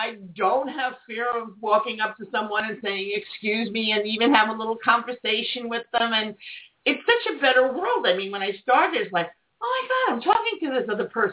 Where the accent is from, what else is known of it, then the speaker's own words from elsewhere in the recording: New York City, New York, United States; And I'm like, I'm from New York City. Don't like talk to me.